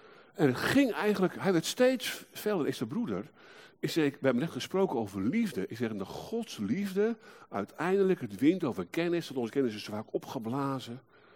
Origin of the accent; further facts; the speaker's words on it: Rijnsburg, South Holland, Netherlands; Ik zei, nou, mijn voorouders waarschijnlijk wel. Ik kwam uit Rijnsburg.